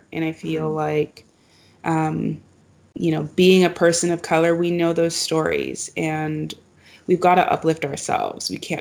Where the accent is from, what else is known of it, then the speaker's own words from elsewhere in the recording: Canada; I know, as a Canadian, it's strange.